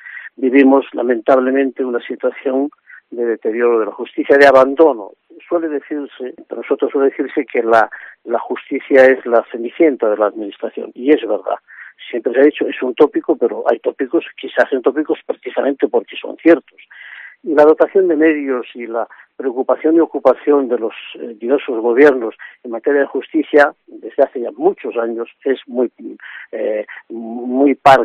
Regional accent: Betanzos, Galicia, Spain; now in Vigo, Spain; no soy vigués de nacimiento, porque soy de Betanzos, pero esto me vino, era en realidad ya vigués residente, y vigués consorte y consuerte, y vigués padre de dos hijos vigueses y de tres nietos vigueses

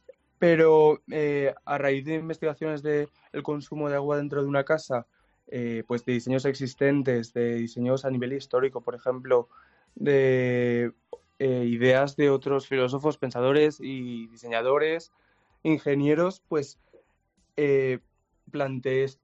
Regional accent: Valencia, Valencian Community, Spain; now in Bristol, United Kingdom; yo vengo de Valencia y en Valencia el tema del agua y la sequía como que está muy a la orden del día

